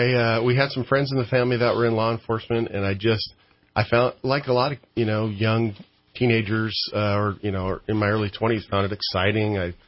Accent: Albany, Oregon, United States; now in California, United States; I grew up in Albany, Oregon, and then moved to California in 1993, been here ever since.

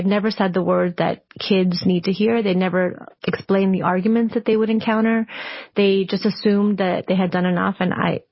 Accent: Brooklyn, New York, United States; I grew up poor in Brooklyn, and I was living in a very wealthy part of Brooklyn when the pandemic hit.

